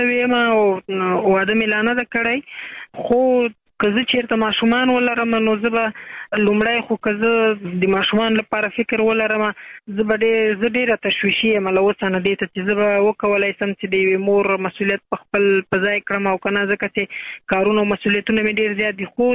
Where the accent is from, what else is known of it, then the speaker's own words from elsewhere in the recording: Afghanistan; مونږ افغانان یو، دا باید ونه وایي چې دا زما خپل ولایت ده